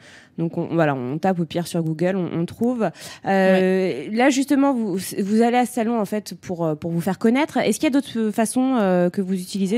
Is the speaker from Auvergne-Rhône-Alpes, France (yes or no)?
yes; Lyon, Auvergne-Rhône-Alpes, France; Je suis lyonnaise